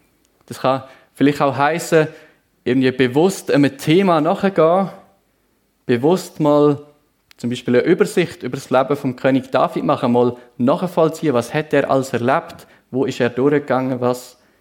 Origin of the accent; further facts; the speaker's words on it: Aargau, Switzerland; Entschuldigung, ich bin Aargauer.